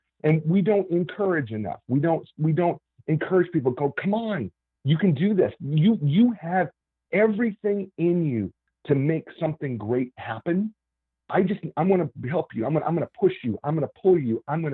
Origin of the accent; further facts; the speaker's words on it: Nebraska, United States; And I grew up a farmhand in Nebraska.